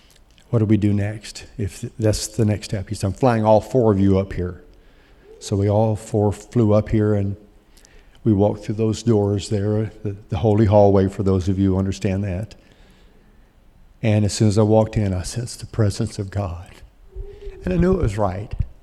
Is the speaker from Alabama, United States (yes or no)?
yes; Mobile, Alabama, United States; he and I grew up together in Mobile. His mom and dad were pastors of our home church.